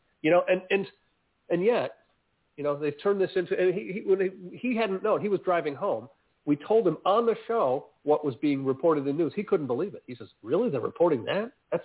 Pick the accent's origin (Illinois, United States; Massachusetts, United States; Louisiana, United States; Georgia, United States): Illinois, United States; we had a guy on the show that day who was there from my hometown in Illinois, outside Chicago.